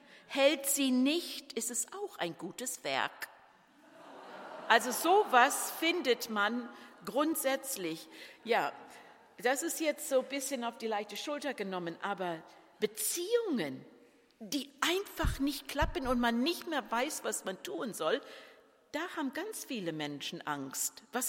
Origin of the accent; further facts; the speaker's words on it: Vancouver, British Columbia, Canada; ich bin in Vancouver aufgewachsen, da sind ganz viele Chinesen